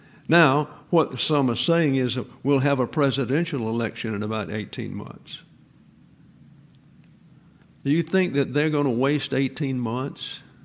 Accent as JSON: {"language": "English", "town": "Troy", "region": "Alabama", "country": "United States", "tie": "born or raised there", "said": "a couple of weeks ago we were in my hometown. I am in the cradle roll of the First Baptist Church of Troy, Alabama."}